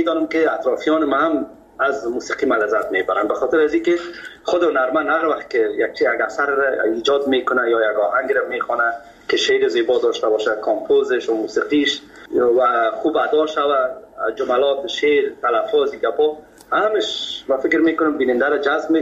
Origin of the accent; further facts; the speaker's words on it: Kabul, Afghanistan; در فامیل که ما بزرگ شدیم، ما از مردم خود کابل هستیم، از شهر کونه کابل.